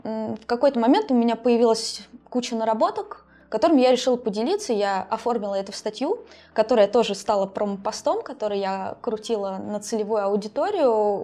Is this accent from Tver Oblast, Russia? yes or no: yes; Tver Oblast, Russia; also born or lived in Moscow; now in Saint Petersburg, Russia; сейчас я из Петербурга, в Петербурге я живу 4 года, до этого я жила в Москве, а вообще я из маленького города в Тверской области. В Москве я училась, потом работала